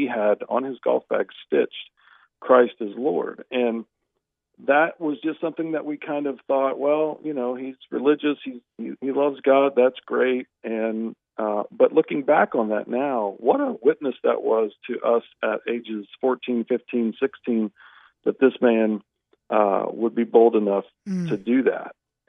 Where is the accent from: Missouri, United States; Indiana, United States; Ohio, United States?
Indiana, United States; Anderson; I grew up in the States, just outside of northeast of Indianapolis, Indiana, which is the capital of Indiana, about 30 miles northeast in a little town called Anderson, Indiana.